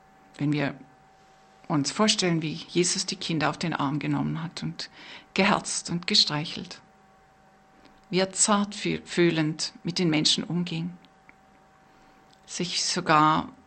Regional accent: Baden-Württemberg, Germany; accent: Swabian; Wie Sie hören, bin ich ja Schwäbin.

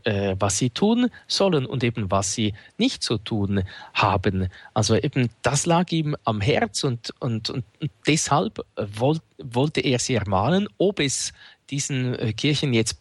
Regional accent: Winterthur, Zurich, Switzerland; Dann in Winterthur, dort wo ich aufgewachsen bin

